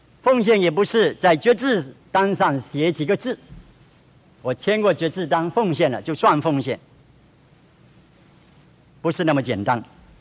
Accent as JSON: {"language": "Chinese", "country": "Malaysia", "said": "我从马来西亚来，马来西亚汽车很多，路也做得很好，是东南亚有名的。"}